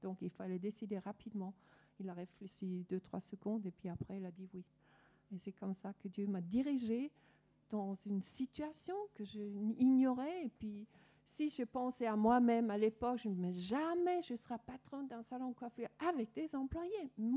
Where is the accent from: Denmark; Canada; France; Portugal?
Denmark; first language Danish; French is a second language; vous pouvez sûrement entendre de mon accent que je suis pas, ma langue maternelle n'est pas française, je suis danoise d'origine